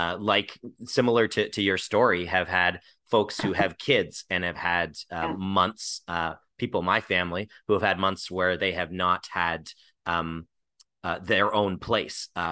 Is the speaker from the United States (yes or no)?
no; Kitchener-Waterloo, Ontario, Canada; the emergency shelter system, which in Kitchener-Waterloo, when I was a kid, there were multiple. I grew up in the United Church